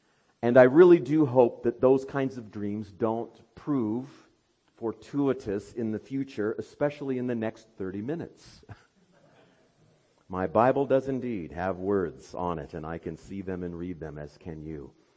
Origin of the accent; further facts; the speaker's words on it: Madrid, Iowa, United States; the home church in which I grew up in Madrid, Iowa